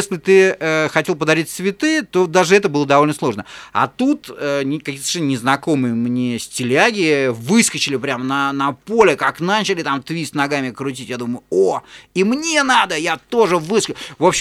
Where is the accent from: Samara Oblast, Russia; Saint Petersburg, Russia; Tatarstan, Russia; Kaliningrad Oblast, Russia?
Saint Petersburg, Russia; Я до этого из Петербурга редко выезжал. Я был маленький, мне было 15 лет.